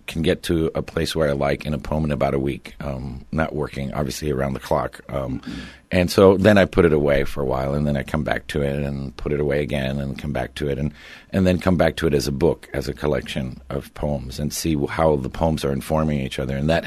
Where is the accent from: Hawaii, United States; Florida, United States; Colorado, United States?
Florida, United States; Miami; growing up in Miami. Most everybody was Cuban, so America still seemed like this other place that we were going to go to someday.